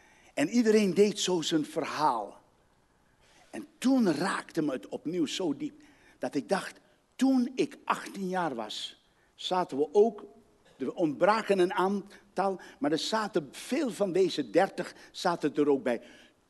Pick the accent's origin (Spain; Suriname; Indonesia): Suriname; now in Netherlands; Ik kwam laatst in Amsterdam, kwam ik vrienden tegen met wie ik vroeger in Suriname, waar ik vandaan kom, heel veel dingen gedaan hebben.